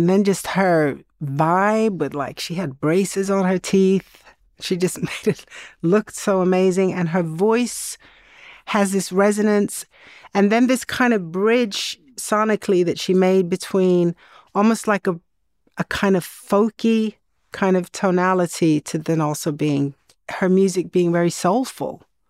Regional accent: Sweden; growing up in Sweden in the 70s

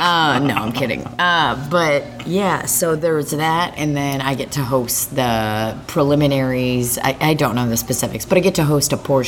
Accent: Missouri, United States; also born or lived in Belarus / Warrensburg; No, I'm not. I was born in Belarus, and I moved to the United States when I was a baby. I was probably not even 2 years old. Moved here with my parents, and... kind of moved around a little bit, but like lived in Warrensburg, Missouri briefly when I was a kid.

